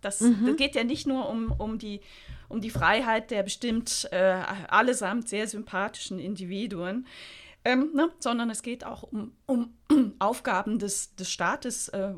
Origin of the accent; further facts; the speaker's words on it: Switzerland; in solchen Sachen sind wir ja Schweizerin.